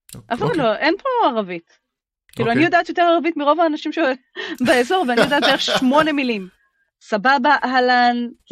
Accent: United Kingdom; כי אני בריטית, אבל אני כן יודעת צרפתית.

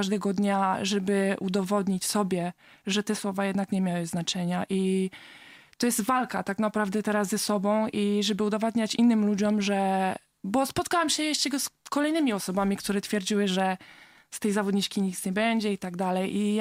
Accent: France; urodziłam się we Francji. Moja mama jest szatkarką, mój tata też. Wyjechali do Francji ze względu na to, że moja mama gra w klubie francuskim i tam się urodziłam i spędziłam tam 17 lat.

